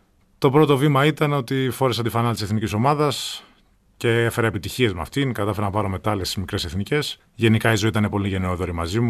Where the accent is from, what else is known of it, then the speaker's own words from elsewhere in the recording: Thebes, Central Greece, Greece; now in Athens, Greece; όταν έφυγα από τη Θήβα και κατέβηκα στην Αθήνα μόνος.